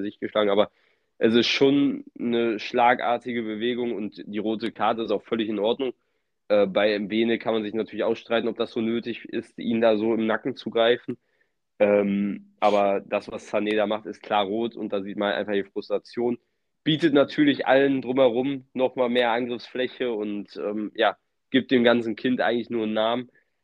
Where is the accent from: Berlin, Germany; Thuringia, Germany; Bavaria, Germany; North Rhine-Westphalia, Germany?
North Rhine-Westphalia, Germany; Cologne; klar sage ich das jetzt als Kölner